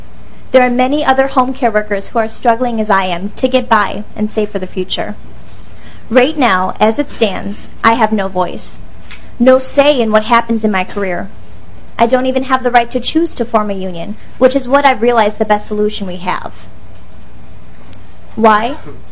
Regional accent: Rosemount, Minnesota, United States; I'm 23 years old, and I'm from Rosemount.

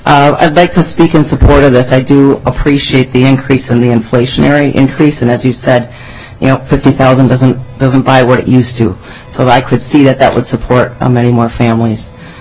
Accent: Red Wing, Minnesota, United States; I moved back from Eden Prairie to my hometown of Red Wing

